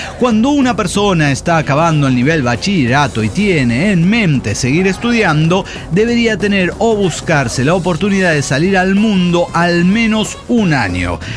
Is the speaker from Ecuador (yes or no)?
no; Peru; now in United States; yo soy peruana, pero mi único deseo es, bueno, en realidad soy ciudadana americana.